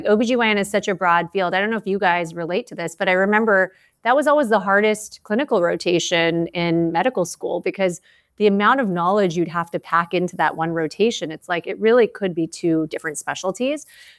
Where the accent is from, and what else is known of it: Canada; now in United States